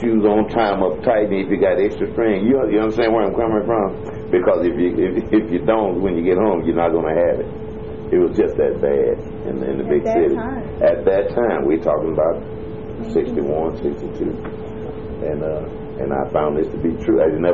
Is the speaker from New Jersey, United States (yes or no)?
no; Greenville, Mississippi, United States; now in Chicago, United States; Big city life, as opposed to Greenville, Mississippi, and being in the South, being born and raised in the South, I was used to a certain type of prejudice, of course.